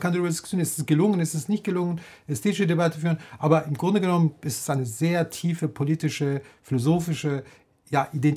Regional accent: Berlin, Germany; Vor allem als Berliner

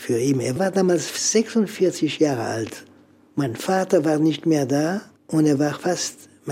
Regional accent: Strasbourg, Grand Est, France; German is a second language; Und ich bin in Straßburg geboren, deshalb spreche ich auch etwas Deutsch. Und dann bin ich in Elsass erzogen

